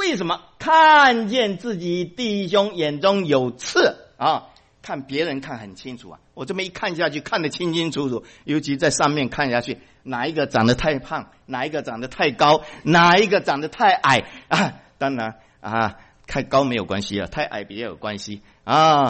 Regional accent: China

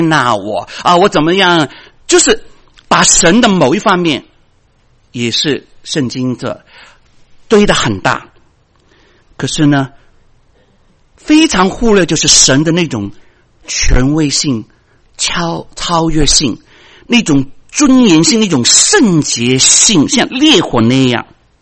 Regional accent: Guangdong, China; 就像我们广东人说啊叉叉，口气大得不得了。

